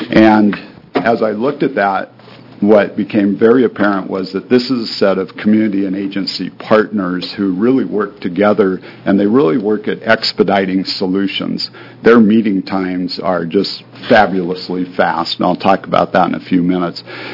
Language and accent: English; Keizer, Oregon, United States; I'm actually not from Polk County. I'm from Kaiser